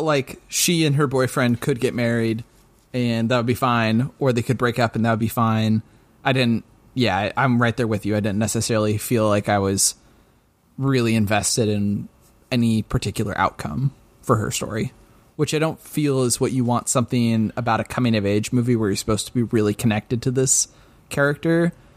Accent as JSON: {"language": "English", "region": "Pacific Northwest", "country": "United States", "said": "I'm from the Northwest and she's from the South"}